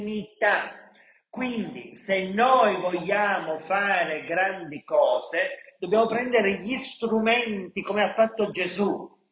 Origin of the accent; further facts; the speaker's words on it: Pontecagnano, Campania, Italy; Io sono da Ponte Cagnano, mi sono preparato.